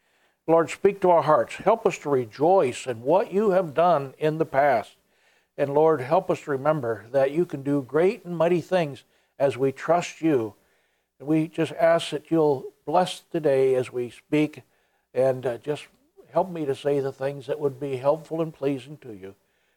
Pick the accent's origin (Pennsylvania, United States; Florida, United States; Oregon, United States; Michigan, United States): Michigan, United States; Flint; I grew up in Flint, Michigan. Mom and Dad were Christians.